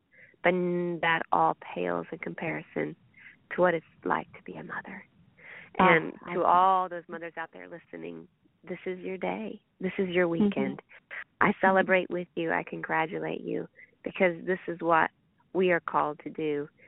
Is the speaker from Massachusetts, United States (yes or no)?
no; Indiana, United States; Well, I'm from Indiana, of course